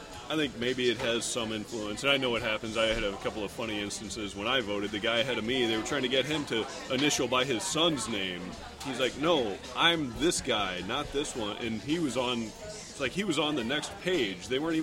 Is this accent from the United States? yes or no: yes; United States; Because I can. Because I'm an American.